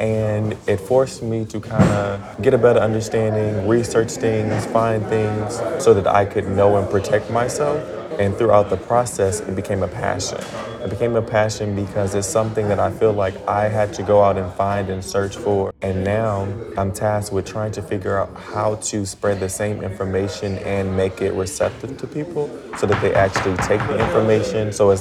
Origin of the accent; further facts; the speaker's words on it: Louisiana, United States; now in Nashville, United States; I'm originally from Louisiana, but now I work in Nashville, Tennessee. I've been there for about 6 months now